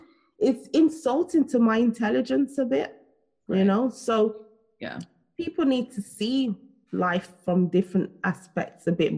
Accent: Nigeria; born there; moved away; I was born in Nigeria. I moved here.

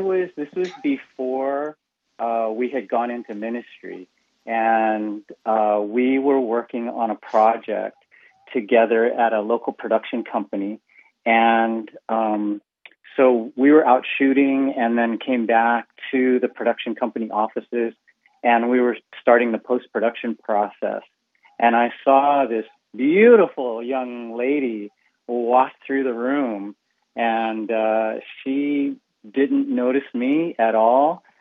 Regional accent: Pearl City, Hawaii, United States; Yeah, I grew up in Pearl City.

